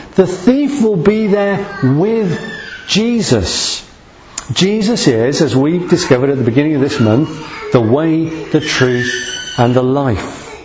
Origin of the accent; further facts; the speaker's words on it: United Kingdom; I am British. I've got a British passport.